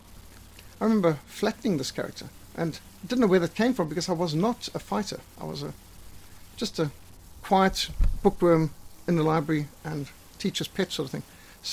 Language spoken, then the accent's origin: English; Zimbabwe; now in South Africa; And I came from Rhodesia, and they were all, you know, you nasty, horrible, evil, white racists from Rhodesia is oppressing black people.